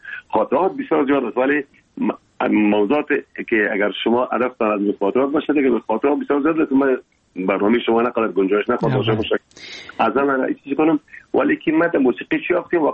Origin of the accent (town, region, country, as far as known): Afghanistan